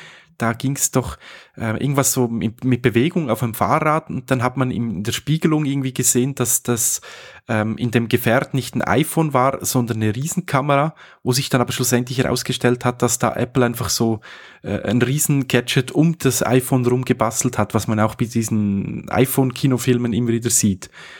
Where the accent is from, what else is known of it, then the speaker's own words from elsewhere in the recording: Switzerland; Was bei uns in der Schweiz, ich sage nicht wie sagt man, was man immer wieder sieht bei uns in der Schweiz